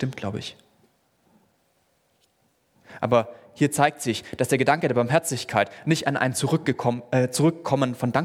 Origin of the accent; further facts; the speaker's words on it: Baden-Württemberg, Germany; ich bin ja auch Schwabe.